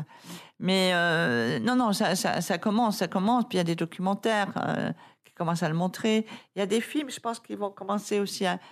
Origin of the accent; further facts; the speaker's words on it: France; Enfin, là, je parle surtout en tant que Française.